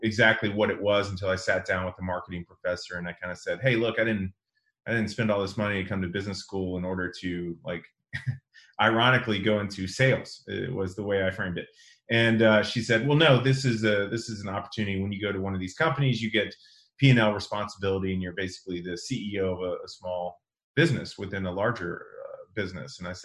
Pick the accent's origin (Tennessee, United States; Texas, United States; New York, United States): Texas, United States; Tomball; I grew up in Northwest Houston, a small town called Tomball, Texas.